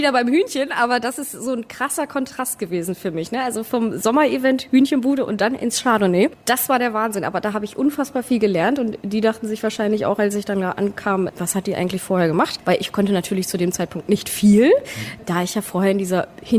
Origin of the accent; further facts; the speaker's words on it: Wolfsburg, Lower Saxony, Germany; Ich komme aus Wolfsburg, genau.